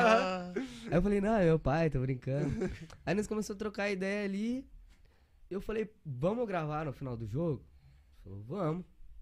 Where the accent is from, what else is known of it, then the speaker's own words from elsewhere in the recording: Porto Alegre, Rio Grande do Sul, Brazil; born there; Eu estava aqui um belo dia, em Porto Alegre, né? Minha cidade natal.